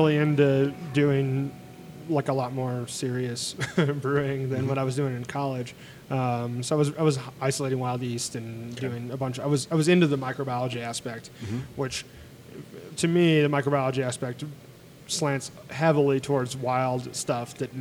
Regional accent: Chicago, Illinois, United States; also born or lived in New Jersey; I grew up in the Chicago area.

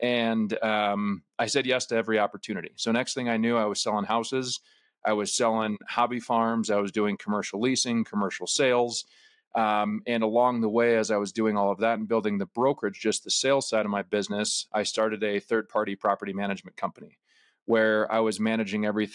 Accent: Rochester, Minnesota, United States; So I moved back to my hometown of Rochester, Minnesota, became a licensed real estate agent

